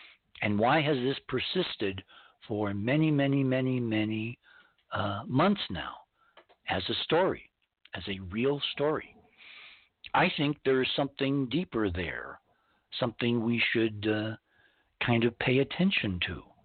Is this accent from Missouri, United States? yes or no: no; Morristown, New Jersey, United States; born there; I was born in Morristown. I have an affinity for Morristown.